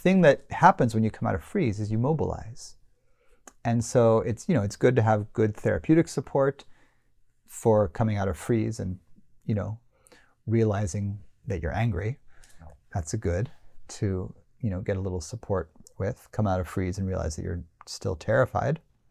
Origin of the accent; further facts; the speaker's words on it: United States; As an American man who grew up in the 80s, I kind of live there.